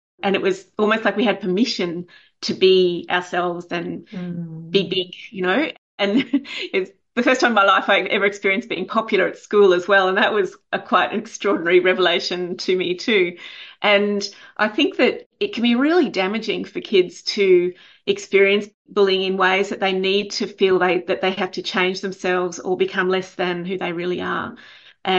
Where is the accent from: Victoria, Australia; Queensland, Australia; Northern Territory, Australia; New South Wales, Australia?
Queensland, Australia; Brisbane; So I grew up in Brisbane, and at that time in the 80s